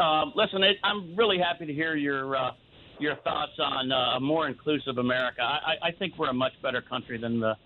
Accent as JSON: {"language": "English", "town": "Washington", "region": "District of Columbia", "country": "United States", "tie": "born or raised there", "said": "I grew up in Washington D.C. and I remember having okra in a lot of places down there"}